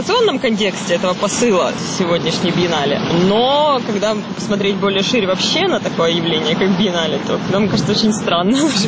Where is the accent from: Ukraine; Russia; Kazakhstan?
Ukraine; Kyiv; Нет, я киевлянка